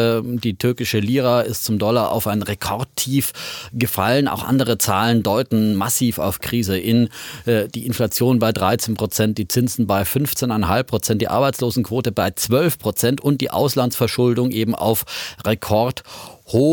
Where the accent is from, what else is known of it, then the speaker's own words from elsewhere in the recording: Bavaria, Germany; muss ich als Franke einfach nochmal so betonen